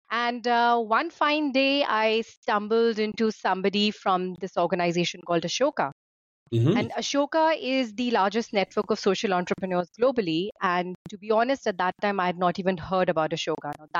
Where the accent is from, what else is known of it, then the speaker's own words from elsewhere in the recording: India; I grew up in India. I studied in India. I finished my my MBA in India.